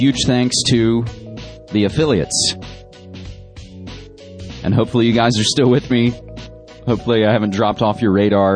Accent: Fayetteville, West Virginia, United States; now in Portland, United States; visited family, and my hometown of Fayetteville, West Virginia.

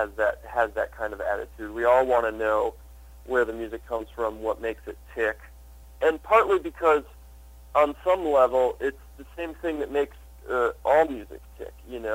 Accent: Michigan, United States; now in New York, United States; I grew up in Michigan.

